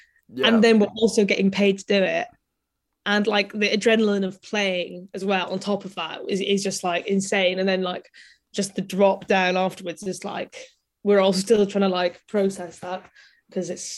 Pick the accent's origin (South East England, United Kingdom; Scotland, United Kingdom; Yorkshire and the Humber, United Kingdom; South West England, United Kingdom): Scotland, United Kingdom; because I'm from Scotland